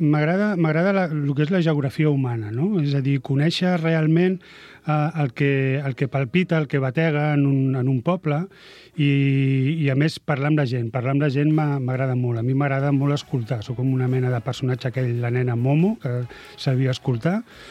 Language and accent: Catalan; Barcelona, Catalonia, Spain; soc del barri de Sants, de l'exvila de Sants, de Barcelona.